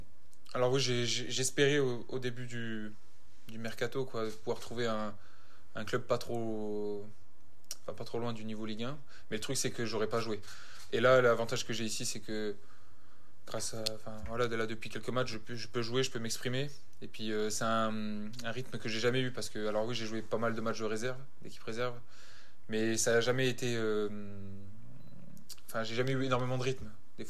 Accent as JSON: {"language": "French", "town": "La Rochelle", "region": "Nouvelle-Aquitaine", "country": "France", "said": "J'ai commencé à La Rochelle, là d'où je viens."}